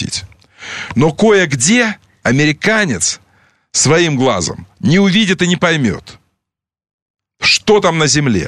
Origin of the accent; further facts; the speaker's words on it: Crimea, Ukraine; born there; Поверьте мне, украинцу и крымчанину. Я украинец, родившийся в Крыму. Украинец, родившийся в Крыму.